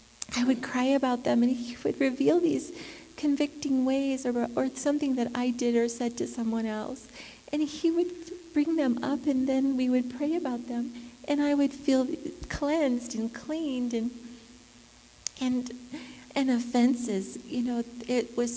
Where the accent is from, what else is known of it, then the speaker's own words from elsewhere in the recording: Denver, Colorado, United States; I'm from Denver.